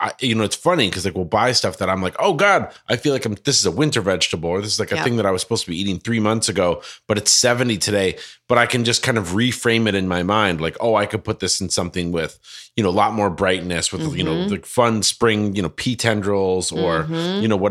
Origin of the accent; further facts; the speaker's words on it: Ireland; accent: Irish; obviously, you can all hear it in my voice. I'm Irish. Guilty as charged.